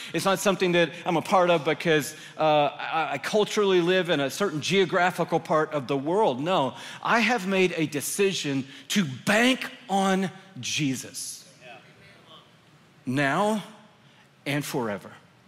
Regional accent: Atlanta, Georgia, United States; It's more than I grew up in Atlanta, Georgia.

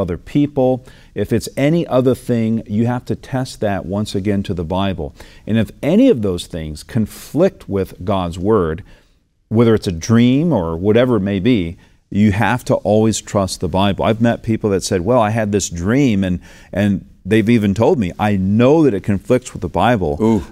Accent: the South, United States; Pastor John, growing up in the South, I knew this.

